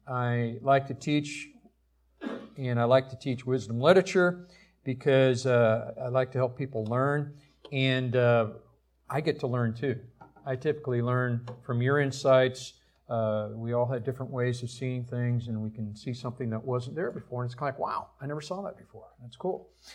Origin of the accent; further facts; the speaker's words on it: Ravenna, Nebraska, United States; I'm originally from a small dirt farm, actually. I grew up in Nebraska, a little town, Ravana, Nebraska, about 1,300 people.